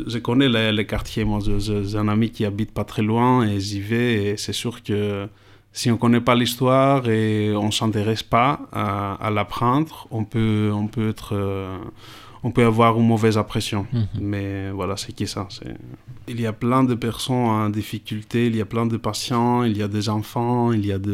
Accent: Kavala, Eastern Macedonia and Thrace, Greece; born there; French is a second language; Il y a aussi, au nord, près de ma ville natale, à Kavala, à Alexandroupol, il y a plein de camps.

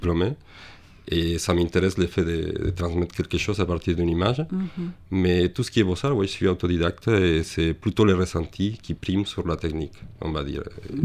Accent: Mexico; moved away as an adult; now in France; je suis né au Mexique, je suis resté les premiers 20 ans de ma vie au Mexique.

